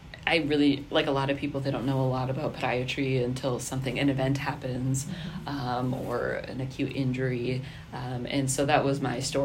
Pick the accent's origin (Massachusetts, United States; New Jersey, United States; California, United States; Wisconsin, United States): Wisconsin, United States; I'm from Western Wisconsin. I grew up on a dairy farm in Western Wisconsin in a small community.